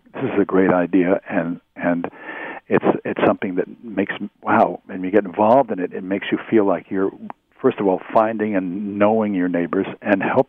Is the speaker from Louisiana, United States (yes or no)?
no; New York City, New York, United States; I grew up in the city, so we're New Yorkers.